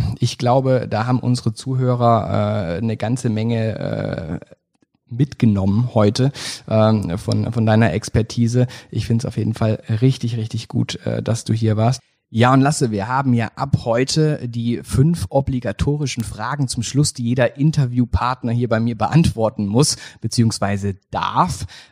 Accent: Baden-Württemberg, Germany; Ich komme aus dem Schwarzwald und da trinkt man halt auch noch richtiges Bier, also Pilz.

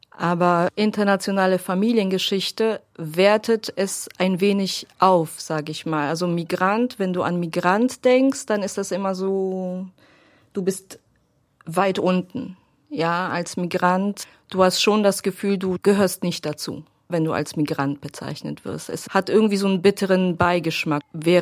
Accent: Poland; German is a second language; now in Germany; Ich glaube, ich bin als Polin in der Mitte.

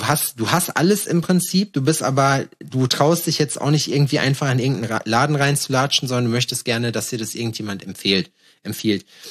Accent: Schalksmühle, North Rhine-Westphalia, Germany; Wir haben einen Zug gehabt bei uns in Schalksmühle, der einmal die Stunde gefahren ist.

